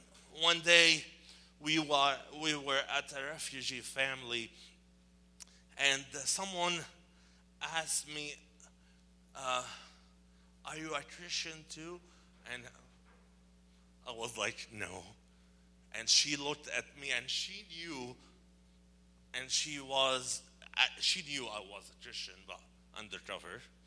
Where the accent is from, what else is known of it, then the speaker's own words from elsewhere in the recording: Canada; I'm in Canada. I'm Canadian.